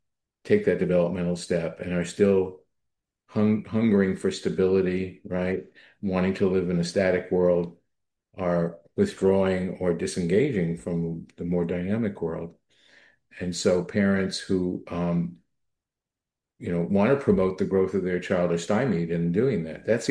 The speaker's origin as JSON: {"language": "English", "town": "New York City", "region": "New York", "country": "United States", "tie": "born or raised there", "said": "But growing up in New York City without that type of family guidance, without that type of family support"}